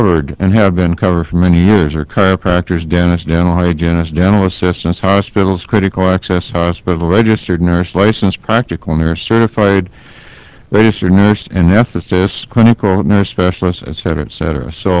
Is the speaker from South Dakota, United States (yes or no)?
yes; Pierre, South Dakota, United States; from Pierre, South Dakota